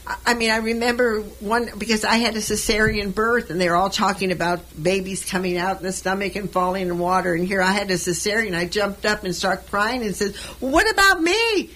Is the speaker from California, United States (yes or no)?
yes; Los Angeles, California, United States; born there; I was born in East L.A.